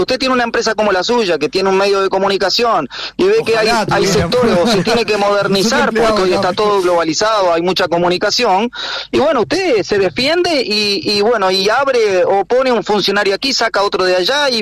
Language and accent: Spanish; Uruguay; los uruguayos tenemos que cambiar la cabeza